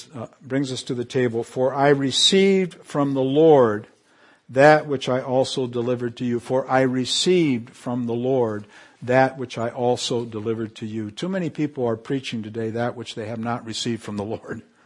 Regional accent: Canary Islands, Spain; I grew up in the Canary Islands, where I heard almost every day from everybody, si Dios quiere, means if God wills it.

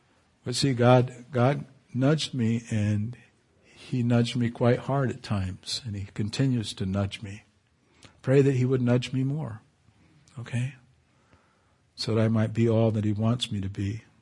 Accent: Canary Islands, Spain; I remember as a boy growing up in the Canary Islands

